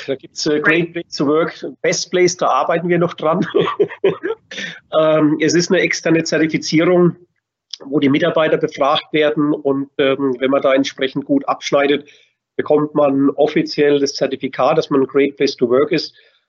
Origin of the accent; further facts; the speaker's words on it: Bavaria, Germany; accent: Franconian; man hört hier unschwer, ich bin Franke, das lässt sich nicht verleugnen.